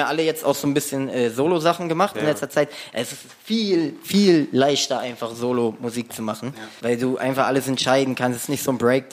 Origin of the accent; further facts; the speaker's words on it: Berlin, Germany; Wir sind ja so viele, wir kommen aus komplett Neukölln. Ich bin in Britz auch zum Beispiel aufgewachsen. Mhm. Grenzallee bis Parchimallee habe ich immer gewohnt.